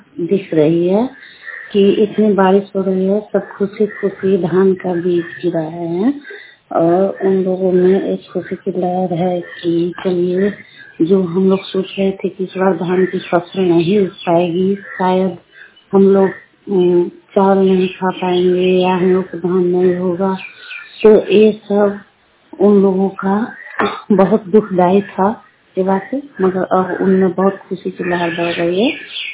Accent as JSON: {"language": "Hindi", "town": "Lalganj", "region": "Bihar", "country": "India", "said": "और मैं लालगंज प्रखंड की रहने वाली हूँ।"}